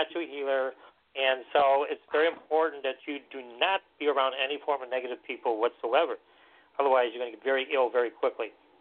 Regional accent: Chicago, Illinois, United States; A lot of people don't seem to understand that I was born and raised in Chicago.

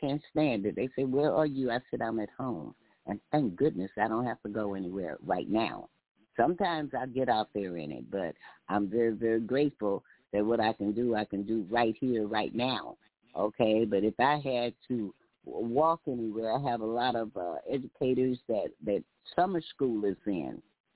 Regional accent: Texas, United States; being a Texan brought up in the heat, that's why people in those heated areas move like snails.

